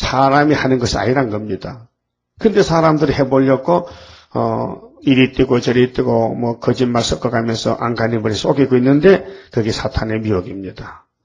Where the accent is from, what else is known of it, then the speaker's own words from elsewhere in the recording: Uiseong, North Gyeongsang, South Korea; 김화봉 목사는 경상도 의성 사람인데 우리 고향 사람이거든요.